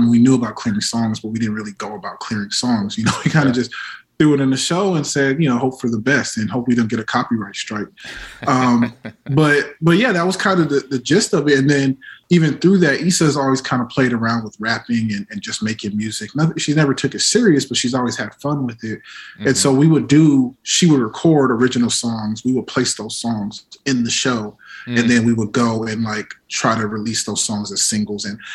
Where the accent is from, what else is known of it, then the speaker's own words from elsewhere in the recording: Las Vegas, Nevada, United States; I'm from Vegas originally, so I'm actually kicking myself that I didn't make it to the Grammys this year.